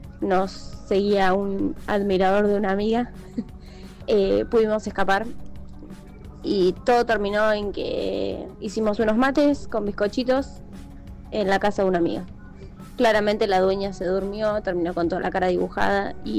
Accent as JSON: {"language": "Spanish", "town": "Punta Alta", "region": "Buenos Aires Province", "country": "Argentina", "lives_now": "Mar del Plata, Argentina", "said": "soy de Punta Alta, actualmente Mar del Plata"}